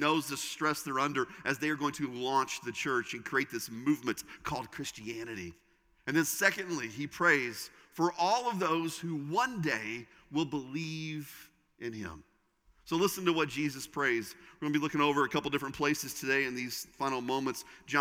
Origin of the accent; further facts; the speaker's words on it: Indiana, United States; I grew up in Indiana. It's in my blood.